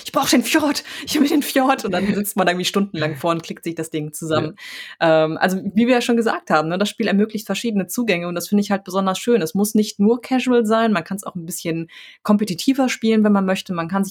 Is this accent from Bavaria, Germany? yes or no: no; Duisburg, North Rhine-Westphalia, Germany; Denn, also ich komme aus so einem Hybriden. Ich komme eigentlich aus Duisburg, aber aus dem dörflichsten Stadtteil davon, linksrheinisch, und habe da so ein bisschen mitbekommen, wie das ist, im Dorf zu leben.